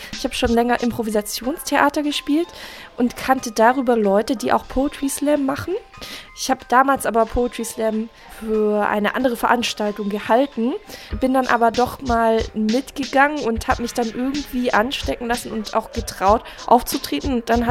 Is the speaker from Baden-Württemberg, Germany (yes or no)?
no; Erlangen, Bavaria, Germany; ich komme aus Erlangen